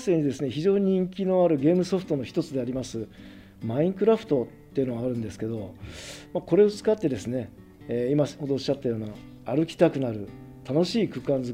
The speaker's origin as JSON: {"language": "Japanese", "region": "Toyama", "country": "Japan", "tie": "born or raised there", "said": "そして地元富山のチンドンマンがですね"}